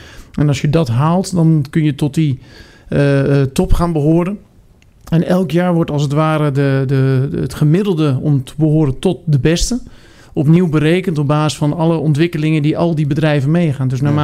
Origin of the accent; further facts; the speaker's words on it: Rotterdam, South Holland, Netherlands; born there; also born or lived in Epe; now in Wapenveld, Netherlands; Ik ben ook geboren in Rotterdam trouwens. Ah. Maar daar werd ik snel weggehaald, zo moet ik zeggen, om ergens in het mooie oosten van het land te gaan wonen. Inmiddels woon ik in Wapenveld, dus niet heel ver weg bij, bij Epe.